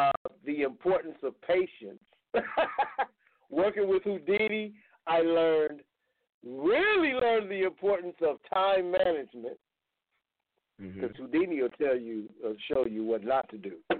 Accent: Sun Village, California, United States; I'm like, no, dude, I'm from L.A. You want to be more, you know, specific? I'm from Sun Village, California. I'm out here in the middle of the desert.

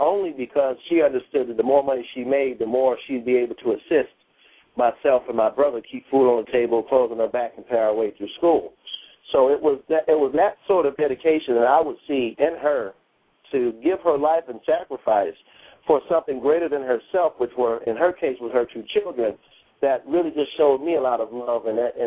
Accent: Detroit, Michigan, United States; And so I'm from Detroit again, and that really struck me as something.

